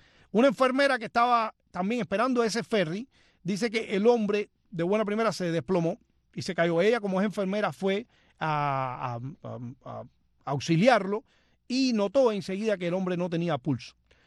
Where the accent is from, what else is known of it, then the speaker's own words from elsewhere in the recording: Punta Brava, Havana, Cuba; Yo soy de Punta Brava, pero estudié en La ENA durante mucho tiempo, que estaba en Playa, y entonces también, y tengo muchos amigos ahí de Buenavista